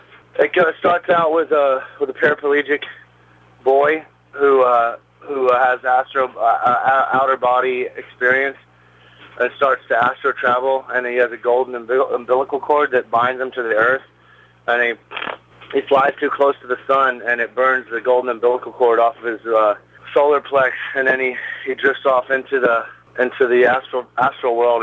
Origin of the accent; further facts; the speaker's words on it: Alabama, United States; Well, they just say that because I'm from Alabama and Troy's from Atlanta